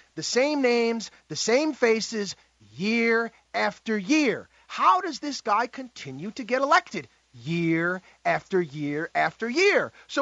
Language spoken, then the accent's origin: English; Albany, New York, United States; And the reason why I go to you, Michael, I'm from Albany, New York.